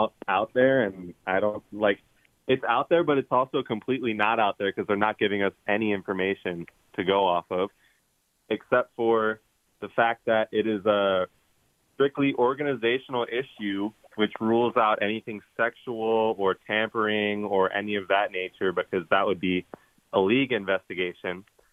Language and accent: English; Maryland, United States; So I know I'm from Maryland and I'm a Ravens fan